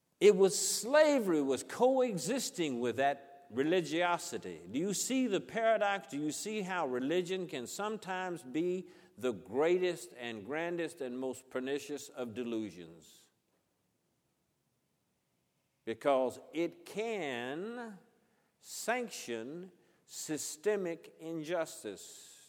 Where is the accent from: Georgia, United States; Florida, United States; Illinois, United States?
Georgia, United States; And the paradox to me growing up in South Georgia is we were called the Bible Belt.